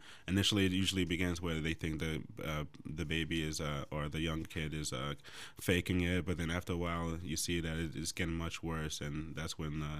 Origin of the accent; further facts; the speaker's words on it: New York, United States; Yeah, I'm from Long Island, but my parents actually moved 2 years ago down to Florida.